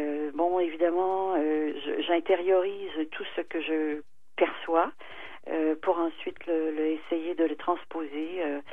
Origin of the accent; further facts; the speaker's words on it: Hawkesbury, Ontario, Canada; born there; je suis franco-ontarienne de naissance, donc ouais. Évidemment, l'anglais a été présent dans ma vie assez tôt, bien que Hawkesbury, d'ailleurs, que je vais vous situer immédiatement.